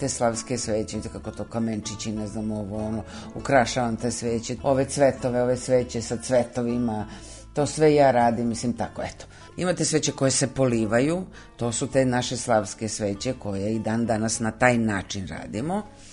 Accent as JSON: {"language": "Serbian", "region": "Belgrade", "country": "Serbia", "said": "ja sam Beograđanka."}